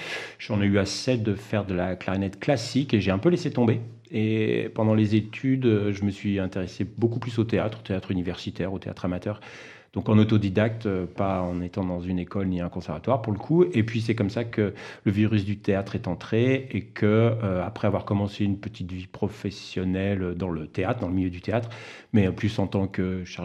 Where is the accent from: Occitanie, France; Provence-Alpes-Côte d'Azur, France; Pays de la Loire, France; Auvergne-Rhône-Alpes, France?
Auvergne-Rhône-Alpes, France; Lyon; j'étais au conservatoire quand j'étais petit, enfant, à Lyon